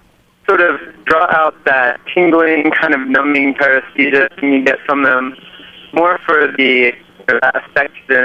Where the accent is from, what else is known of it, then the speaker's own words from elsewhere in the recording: Washington, District of Columbia, United States; Hi there. … I'm from Washington, D.C.